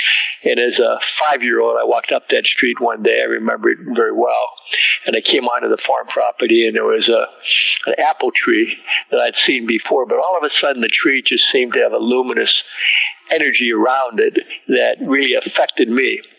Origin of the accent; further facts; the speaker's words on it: Midwest, United States; also born or lived in Pittsburgh / Gary; I grew up in the Midwest, Sharon, in the 40s and 50s.